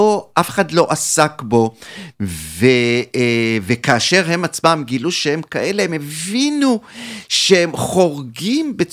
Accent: Southern District, Israel; אני בן קיבוץ נגבה, וכשהייתי ילד

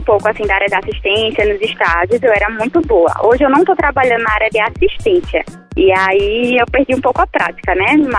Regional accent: Recife, Pernambuco, Brazil; Eu sou de Recife.

